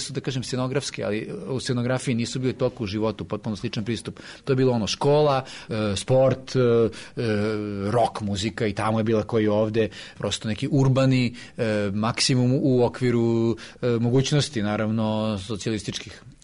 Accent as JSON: {"language": "Serbian", "region": "Belgrade", "country": "Serbia", "tie": "born or raised there", "said": "ja sam odrastao u Beogradu, doba socijalizma, odnosno SFRJ."}